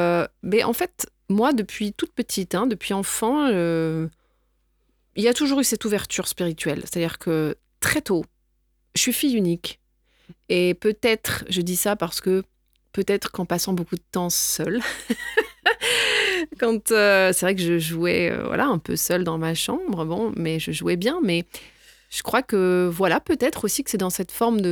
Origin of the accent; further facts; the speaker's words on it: Paris, Île-de-France, France; moved away as an adult; Je suis née à Paris. Je suis parisienne d'origine. J'ai grandi à Paris. Je suis restée à Paris jusqu'à à peu près la trentaine, mes 30 ans, et j'ai quitté Paris. Donc maintenant, ça va faire 12 ans à peu près.